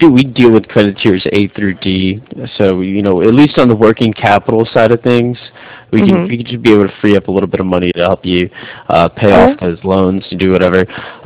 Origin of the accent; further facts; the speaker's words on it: Manhattan, New York, United States; also born or lived in New Jersey; now in San Diego, United States; I'm from the East Coast as well, so I grew up in Manhattan and New Jersey as